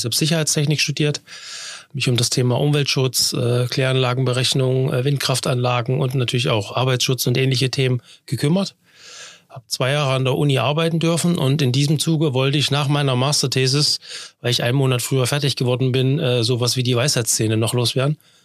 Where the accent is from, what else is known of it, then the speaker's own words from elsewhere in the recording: Thuringia, Germany; komme aus Thüringen